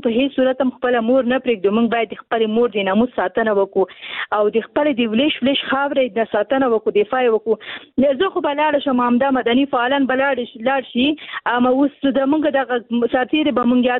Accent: Afghanistan; په افغانستان کې جنگ دی، او تقریبا موږ په جنگ کې پیدا شوي ویو، په جنگ کې را لوی شوی یو

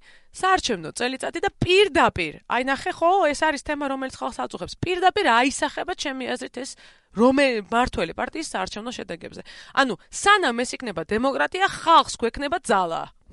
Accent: Guria, Georgia; მე გურული ვარ მე თვითონ.

